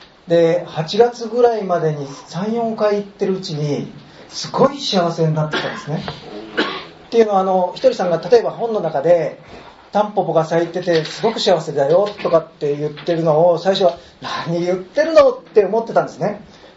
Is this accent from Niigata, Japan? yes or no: yes; Nagaoka, Niigata, Japan; born there; 私はですね長岡市に生まれまして現在43歳です。